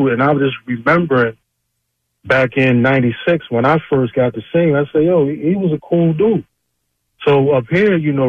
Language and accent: English; Chester, Pennsylvania, United States; now in Coatesville, United States; I was the first time, you know, just growing up in Chester.